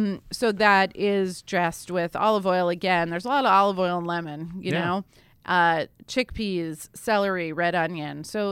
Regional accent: St. Louis, Missouri, United States; We had a thing in elementary school called Prairie Day because I grew up in St. Louis

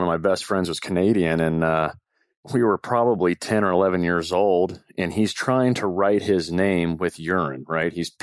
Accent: Saudi Arabia; I grew up in Saudi, so they make you leave the country, you know, at least once a month.

